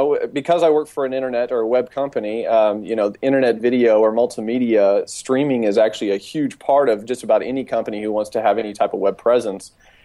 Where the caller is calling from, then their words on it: Las Colinas, Texas, United States; I'm actually calling from Las Colinas, Texas, which is a suburb of Dallas, Texas. We lovingly call this place Silicon Prairie.